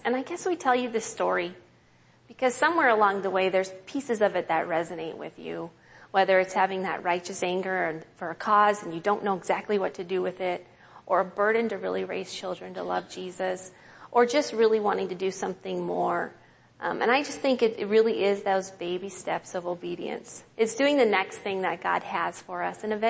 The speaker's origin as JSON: {"language": "English", "town": "Minneapolis", "region": "Minnesota", "country": "United States", "said": "We come from Minneapolis, but we sold our home in Minnesota."}